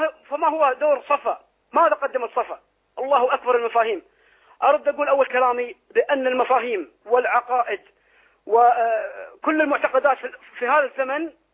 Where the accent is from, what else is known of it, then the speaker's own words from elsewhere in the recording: Kuwait; أنا من الكويت.